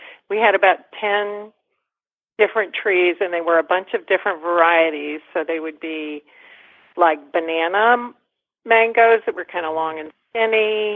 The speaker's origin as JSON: {"language": "English", "town": "Fort Lauderdale", "region": "Florida", "country": "United States", "tie": "born or raised there", "said": "So the reason why I asked about them is because I grew up in Fort Lauderdale, and my dad really was into tropical plants."}